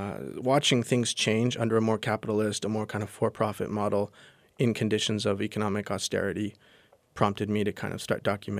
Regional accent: Los Angeles, California, United States; I come from Los Angeles, so freeways, on-ramp coming out of an underprivileged neighborhood onto the freeway.

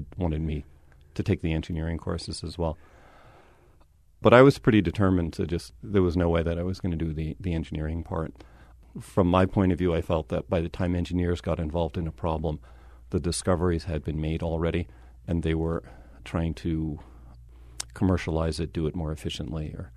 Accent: Northeast, United States; I guess growing up in the Northeast in a Jewish family and showing some interest in science

